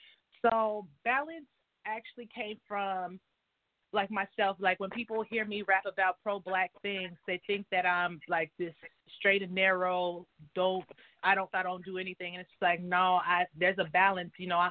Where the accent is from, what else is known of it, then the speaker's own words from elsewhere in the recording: San Pablo, California, United States; also born or lived in Richmond; I'm from the Bay Area, California, San Pablo to be exact, by way of Richmond, California.